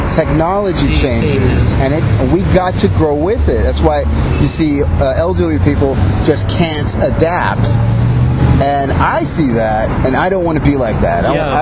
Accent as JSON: {"language": "English", "town": "Las Vegas", "region": "Nevada", "country": "United States", "said": "And then I started to talk about, I'm from Las Vegas."}